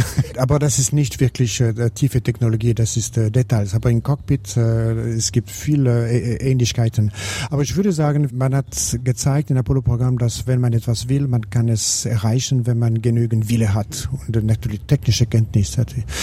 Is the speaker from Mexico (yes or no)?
no; Switzerland; als Schweizer mit meinen Kollegen, die eine Amerikaner und Amerikanerinnen waren, dabei zu sein.